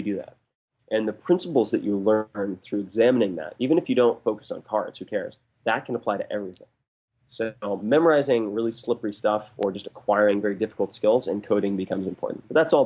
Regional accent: Long Island, New York, United States; I'm from Long Island, so I'm not very refined when it comes down to it.

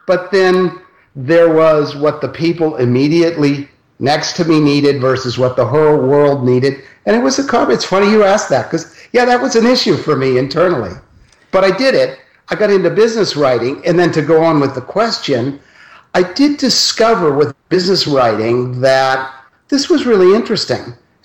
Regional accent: Los Altos, California, United States; I grew up in the Bay Area, Los Altos, California, close to San Francisco.

